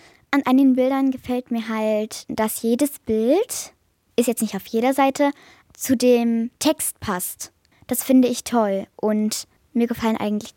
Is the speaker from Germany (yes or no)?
yes; Grimma, Saxony, Germany; ich bin 10 Jahre alt und ich komme hier aus Grimma.